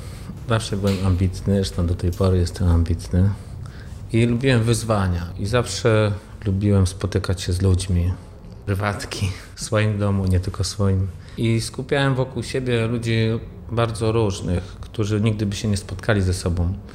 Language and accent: Polish; Pruszcz Gdański, Pomeranian Voivodeship, Poland; Pochodzę z Pruszcza Gdańskiego. Do średniej szkoły uczęszczałem w Gdańsku, w Wrzeszczu.